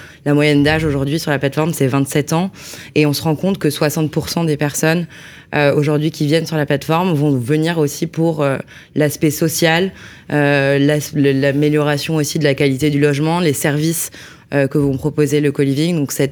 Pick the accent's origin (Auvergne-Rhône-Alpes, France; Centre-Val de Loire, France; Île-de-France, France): Île-de-France, France; Paris; Alors j'ai grandi à Paris